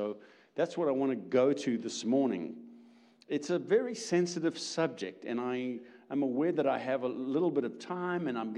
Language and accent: English; South Africa; accent: South African; now in Atlanta, United States; You will notice that my accent is a little different. We're from originally South Africa, which is what I call, this is the deep southern accent, right?